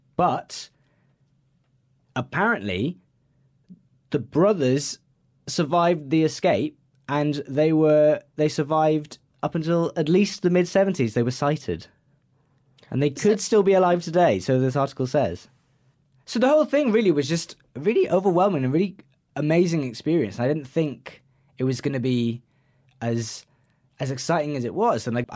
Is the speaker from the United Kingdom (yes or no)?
yes; Wales, United Kingdom; it's in Wales and I'm Welsh, so...